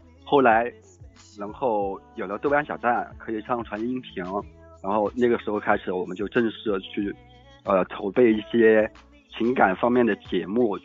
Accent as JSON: {"language": "Chinese", "town": "Yangzhou", "region": "Jiangsu", "country": "China", "second_language": "Chinese", "said": "我江苏扬州的，"}